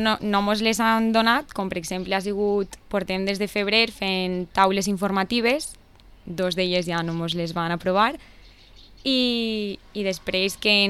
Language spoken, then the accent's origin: Catalan; Les Alqueries, Valencian Community, Spain; veure el meu poble amb orgull, no? I poder dir per ahí soc d'Alqueries